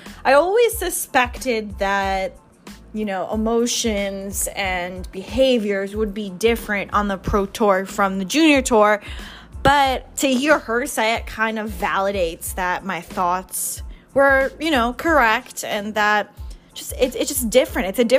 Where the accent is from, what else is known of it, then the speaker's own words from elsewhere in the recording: New York, United States; I love my caffeine. I'm a New Yorker. I love my coffee.